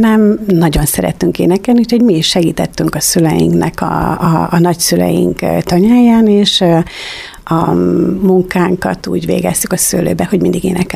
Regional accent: Kecel, Bács-Kiskun, Hungary; Én Kecelen születtem, és Kecelen is lakunk. 6 vagyunk testvérek, lányok

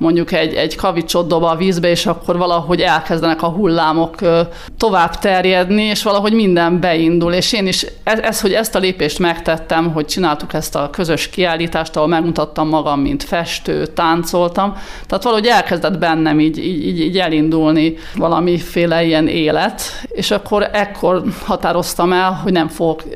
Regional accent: Kiskunhalas, Bács-Kiskun, Hungary; Kiskunhalason születtem, itt érettségiztem a Sziládi Áron gimnáziumba.

